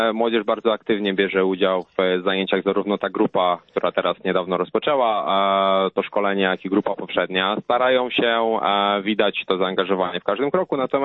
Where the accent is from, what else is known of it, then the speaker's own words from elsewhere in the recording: Tychy, Silesian Voivodeship, Poland; Ja przyjechałem ze Śląska, z Tychów, konkretnie z Czułowa. Jest to naprawdę piękna dzielnica Tychów